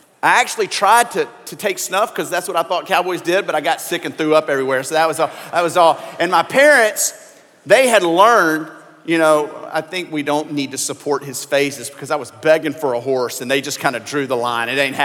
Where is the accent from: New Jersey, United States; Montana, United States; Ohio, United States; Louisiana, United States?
Louisiana, United States; I tell you all the time, I grew up in Louisiana. My family's from Mississippi.